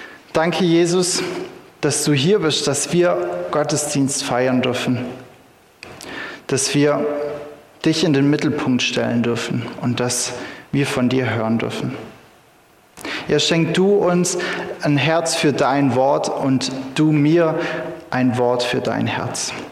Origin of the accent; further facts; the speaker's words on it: Baden-Württemberg, Germany; Ich freue mich, hier bei euch in Sindelfingen sein zu dürfen. … habt ihr ja schon gehört. Ich komme ursprünglich aus der Ulmer Gegend und studiere gerade an der ITA in Bad Liebenzell.